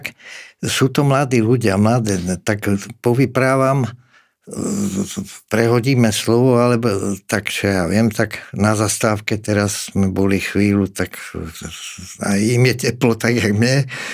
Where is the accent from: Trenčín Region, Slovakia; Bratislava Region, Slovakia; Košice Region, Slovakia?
Bratislava Region, Slovakia; Bratislava; ja som z Bratislavy, babka bývala pod Slavínom, prechádzam tie staré miesta